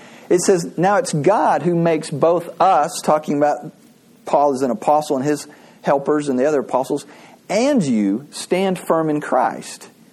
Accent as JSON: {"language": "English", "region": "Texas", "country": "United States", "tie": "born or raised there", "said": "Now, I grew up in Texas. Now, Texas is not the only place that has cattle, but there's a lot of cows in Texas."}